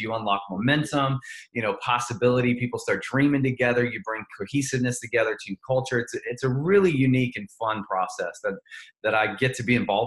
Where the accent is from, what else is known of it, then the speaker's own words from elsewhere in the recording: Nashville, Tennessee, United States; now in Los Angeles, United States; Originally, I am from Nashville. So I'm a Southern guy, Southern born and raised, and love Nashville. Although currently I live in Los Angeles